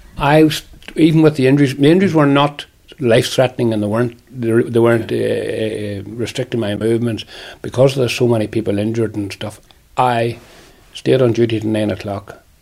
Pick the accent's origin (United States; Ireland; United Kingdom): Ireland; Munster; Munster's part of Ireland. So I am, I suppose, if you want to call it, I am an Irishman.